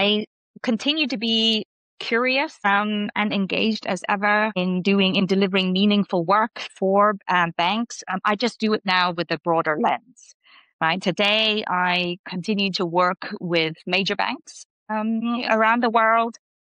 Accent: Hong Kong; I'm originally from Hong Kong, so that's we don't have four seasons.

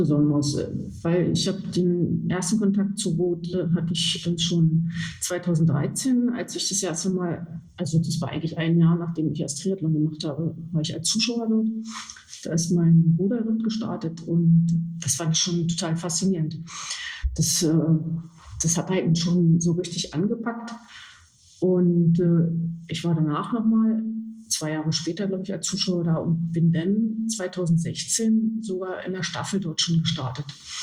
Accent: Osterburg, Saxony-Anhalt, Germany; wie du schon gesagt hast. Ich komme aus Osterburg, gehöre den Triathlon-Füchsen aus Osterburg

